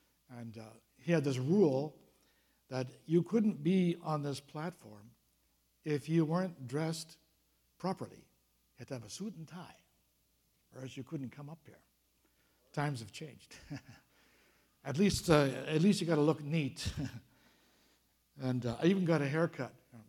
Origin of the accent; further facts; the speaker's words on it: Vancouver, British Columbia, Canada; I remember growing up in Vancouver, September, when September rolls around